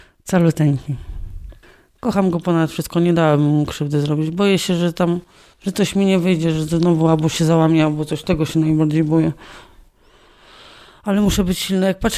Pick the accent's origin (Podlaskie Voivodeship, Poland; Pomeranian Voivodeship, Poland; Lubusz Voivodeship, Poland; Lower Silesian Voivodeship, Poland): Lubusz Voivodeship, Poland; Gorzów Wielkopolski; U mnie też chyba w domu tam w Gorzowie, bo ja z Gorzowa pochodzę